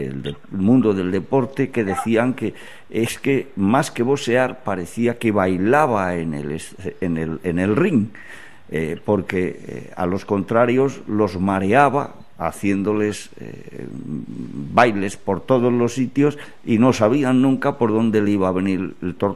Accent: Almería, Andalusia, Spain; como tú y yo somos de Almería, aunque ya hace tiempo de esto

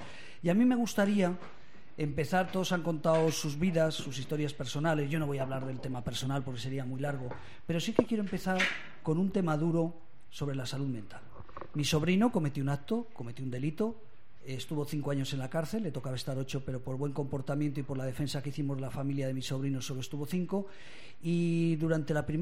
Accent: Caspe, Aragon, Spain; morcilla la traigo de Caspe, de mi pueblo, que son las fiestas.

